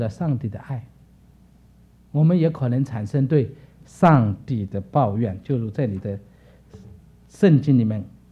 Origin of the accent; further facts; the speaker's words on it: Sichuan, China; 但我知道因为我是四川人嘛，四川人还可以对鲤鱼有比较喜欢，因为我们那里主要的鱼还是鲤鱼为主。